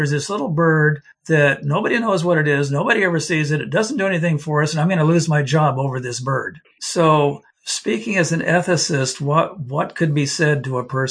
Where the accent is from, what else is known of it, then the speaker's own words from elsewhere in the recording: Oregon, United States; I grew up in Southern Oregon, way South Oregon, down near Medford, Oregon, and that was logging country.